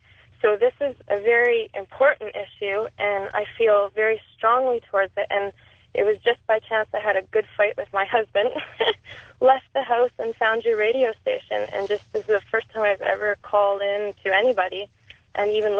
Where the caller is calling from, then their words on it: British Columbia, Canada; I'm calling from British Columbia.